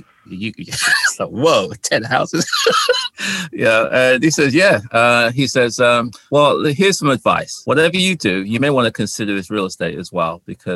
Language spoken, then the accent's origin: English; England, United Kingdom; moved away as an adult; also born or lived in Ghana; now in Washington, D.C., United States; I'm based out of the D.C., Washington, D.C. area. I was born in Ghana, and that's in West Africa. And when we were 5 years old, my parents moved to England. So I lived in England until about 32 years ago when I came to the U.S.